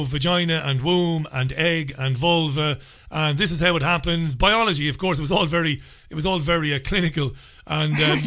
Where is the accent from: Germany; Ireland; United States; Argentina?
Ireland; there are people who don't like me because I'm Irish.